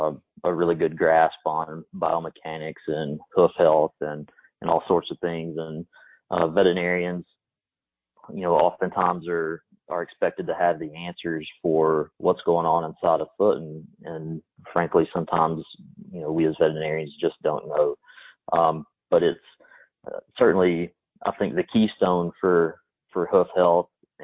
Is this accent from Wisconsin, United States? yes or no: no; Texas, United States; I grew up in East Texas.